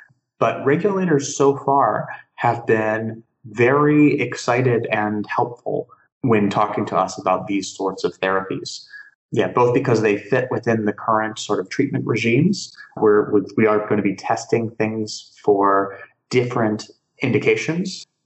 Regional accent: United States; now in Germany; Yeah, so I'm obviously American. I live in Germany, though

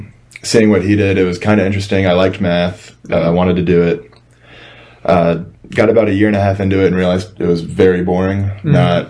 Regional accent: Live Oak, Florida, United States; also born or lived in New York; So I'm from Suwanee County, Live Oak. It's about an hour 15 up I-75 and then I-10. But originally I was born in New York, lived there for 2 years.

